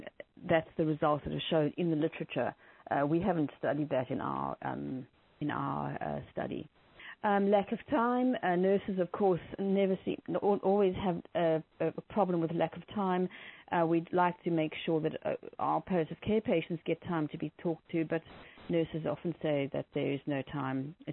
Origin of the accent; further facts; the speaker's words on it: South Africa; I'm from South Africa.